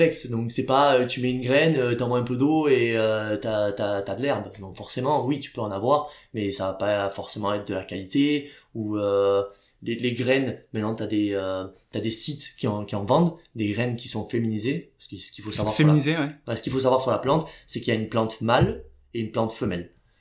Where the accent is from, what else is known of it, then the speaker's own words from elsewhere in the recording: Roquevaire, Provence-Alpes-Côte d'Azur, France; now in Canada; je viens du sud de la France, plus précisément Roquevert, c'est un petit village à côté d'Aubagne, donc entre Aix et Marseille.